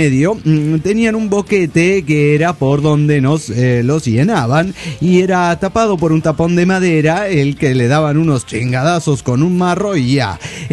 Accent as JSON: {"language": "Spanish", "town": "Maracaibo", "region": "Zulia", "country": "Venezuela", "tie": "born or raised there", "lives_now": "Colombia", "said": "en mi ciudad natal, Maracaibo"}